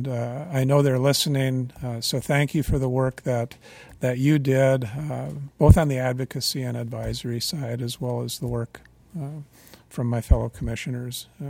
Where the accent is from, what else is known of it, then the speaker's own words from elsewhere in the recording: Norway; accent: Norwegian; English is a second language; It doesn't work well with my Norwegian accent, apparently.